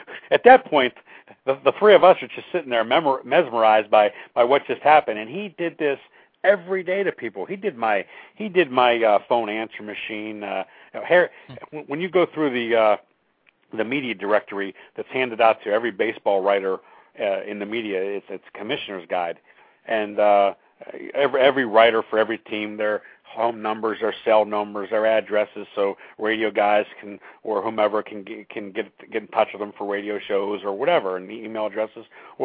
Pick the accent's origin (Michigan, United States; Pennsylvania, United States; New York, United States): Pennsylvania, United States; Pittsburgh; Growing up in Pittsburgh, I didn't know how big he was. And having lived in Philadelphia, even knowing how big he was in Philly